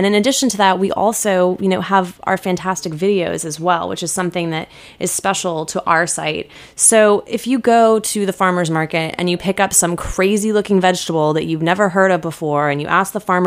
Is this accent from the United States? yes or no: yes; Texas, United States; I grew up in Texas and people eat a lot of mac and cheese